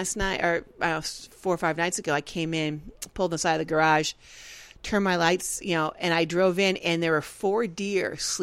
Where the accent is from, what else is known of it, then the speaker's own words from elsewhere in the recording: Missouri, United States; Yes, I am from Missouri. Is that the Show Me State?